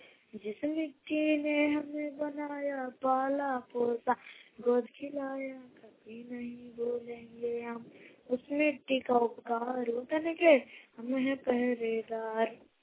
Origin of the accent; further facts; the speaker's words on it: Jharkhand, India; मैं जोरी नावरी बोकारो के रहने वाला हूँ।